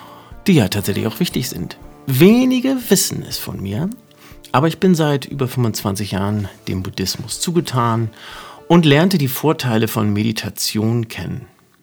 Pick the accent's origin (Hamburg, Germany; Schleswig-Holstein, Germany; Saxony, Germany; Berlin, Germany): Schleswig-Holstein, Germany; Sankt Peter-Ording; Wassersport gehört seit meiner Kindheit in St. Peter-Ording, da bin ich von weg geboren, ne?